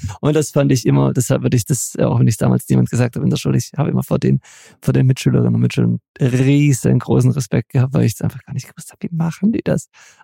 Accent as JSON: {"language": "German", "region": "Southern Germany", "country": "Germany", "said": "ich komme aus Süddeutschland"}